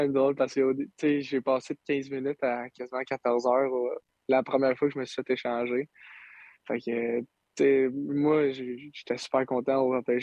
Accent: Saint-Eustache, Quebec, Canada; moi, je viens de Saint-Eustache, avec mes parents sont tout le temps là

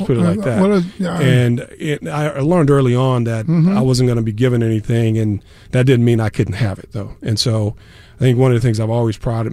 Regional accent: Mobile, Alabama, United States; Yeah, and you know, I have to say, growing up in Mobile, the Saints.

